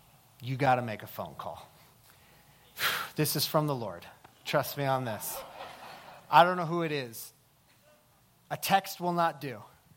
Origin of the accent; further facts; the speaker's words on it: United States; Believe me, as an American, I get that's kind of a crazy thing to say.